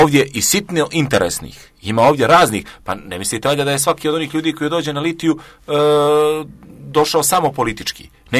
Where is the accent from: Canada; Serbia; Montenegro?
Montenegro; Nikšić, Nikšić Municipality; bilo je 70.000 ljudi u Nikšiću, mom rodnom gradu